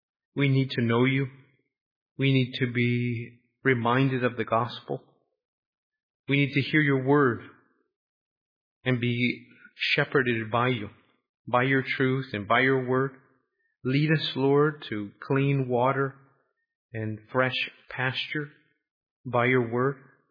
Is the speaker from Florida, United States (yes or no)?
yes; Florida, United States; now in New York, United States; I grew up in Florida, and Florida doesn't have many good places to look out. It's flat all over the place. But here in New York, there's lots of good lookouts.